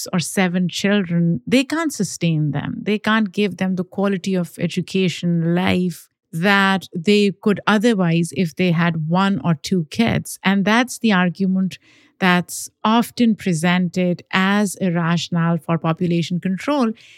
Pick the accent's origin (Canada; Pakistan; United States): Pakistan; I grew up in Pakistan